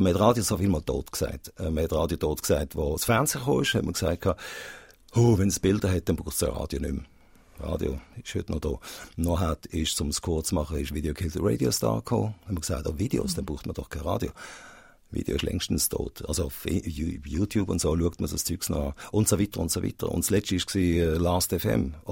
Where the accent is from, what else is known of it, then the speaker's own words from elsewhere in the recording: Basel, Basel-Stadt, Switzerland; Also ich bin in Basel aufgewachsen.